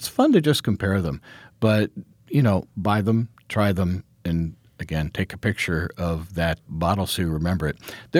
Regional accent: Ohio, United States; Michigan, my home state of Ohio, Washington

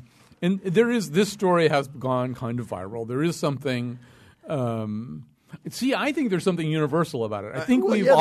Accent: Ireland; I'm Irish.

